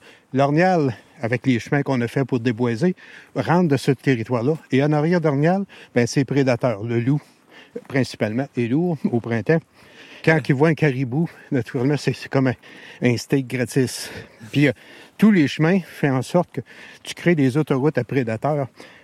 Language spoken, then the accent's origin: French; Quebec, Canada; Et je suis né ici, en Abitibi, quand j'étais jeune. On jouait dans le bois, c'était notre terrain de jeu.